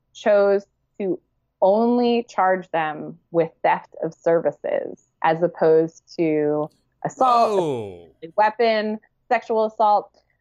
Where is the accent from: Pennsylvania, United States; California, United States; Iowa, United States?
Pennsylvania, United States; Philadelphia; I am from Philadelphia, which also probably explains what we're about to have to talk about with me and Maggie Gyllenhaal, as far as me being a little pugnacious.